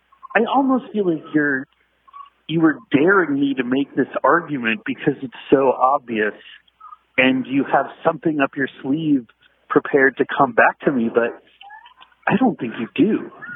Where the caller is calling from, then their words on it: California, United States; I'm calling from the Paramount studio lot where I work.